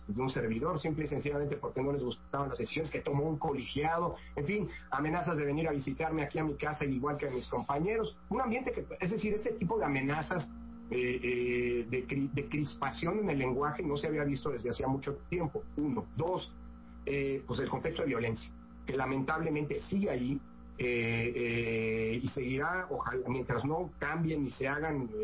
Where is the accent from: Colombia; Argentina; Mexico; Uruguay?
Mexico; No es que esté mal que lo diga yo lo digo como mexicano